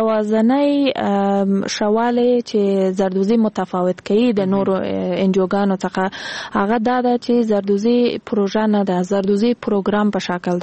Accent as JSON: {"language": "Pashto", "region": "Kandahar", "country": "Afghanistan", "said": "زه خپل د کندهار د ولایت یم"}